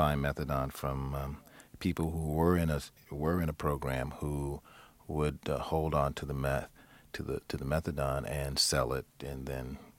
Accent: Detroit, Michigan, United States; And I'm from Detroit, and Detroit's a very, very sort of musically competitive town.

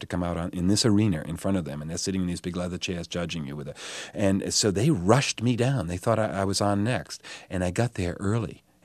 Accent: New England, United States; accent: New England; I felt like a Kennedy. You know, I mean, with my New England accent.

